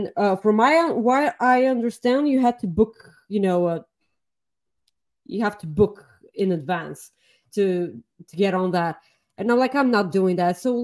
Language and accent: English; Bulgaria; now in England; I'm from Bulgaria. I'm from Bulgaria and I'm on the right, okay?